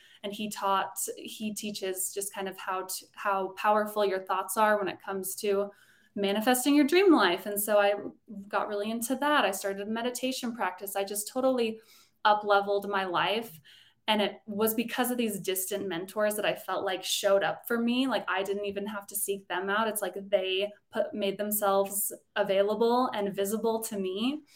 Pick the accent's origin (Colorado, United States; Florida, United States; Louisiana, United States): Colorado, United States; but growing up in Colorado, I wasn't around it